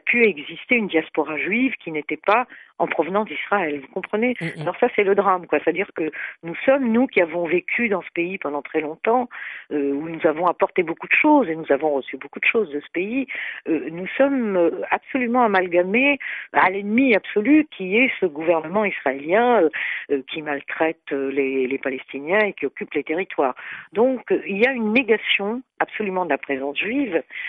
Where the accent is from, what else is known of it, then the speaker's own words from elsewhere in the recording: Egypt; Chaque fois que j'ai envie d'écrire, c'est sur cette partie de l'histoire de mon enfance en Égypte